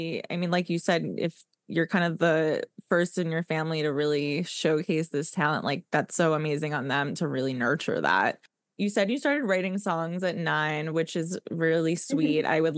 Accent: New York, United States; I'm from Westchester, so very similar.

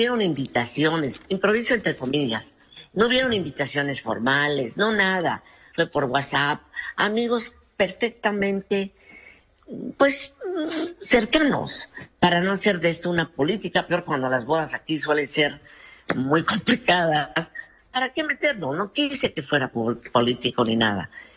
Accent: Mexico; como muchos mexicanos

